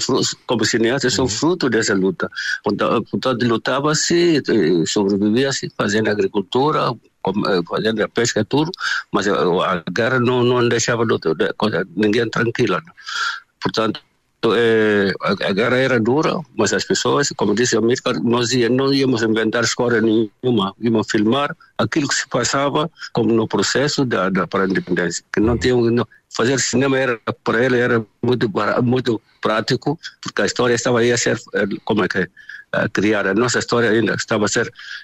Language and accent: Portuguese; Guinea-Bissau; A uns quilómetros de Bissau. Né? Portanto, eu estava a frequentar a escola dos franciscanos na minha aldeia, quando um dia, à noite, eclodiu a luta à libertação nacional.